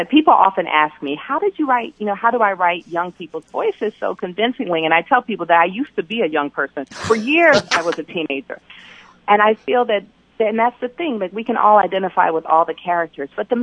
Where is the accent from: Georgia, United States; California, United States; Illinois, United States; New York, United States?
Georgia, United States; Atlanta; So growing up in Atlanta, that story, the story of the civil rights movement is always in the air.